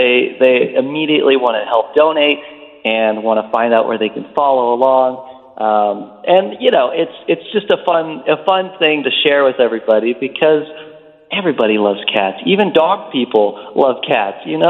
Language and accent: English; Dayton, Ohio, United States; I'm going to try to do some press in my hometown in Dayton, Ohio, as well as throughout Ohio and throughout the East Coast.